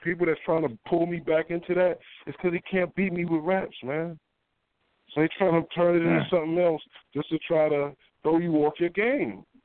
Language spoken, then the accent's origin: English; New Jersey, United States; I had to fight to have a big mouth. I'm from Jersey.